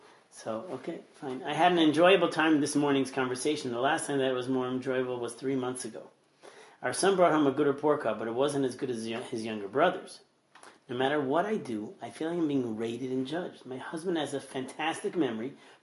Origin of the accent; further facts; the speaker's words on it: New York, United States; my kids always say, like, you know … drives a lot faster, because I'm a New Yorker.